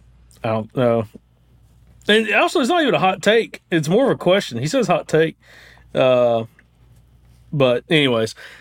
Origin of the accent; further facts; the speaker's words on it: Alabama, United States; Born and raised in Limestone County here, so everyone understands my biases. Now I'm just across the state line in Tennessee.